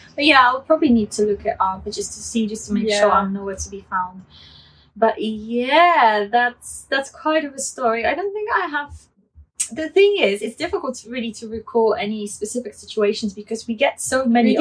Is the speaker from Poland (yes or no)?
yes; Poland; people from my hometown from Poland that I haven't spoken to for, like, years, like 12 years or 15 years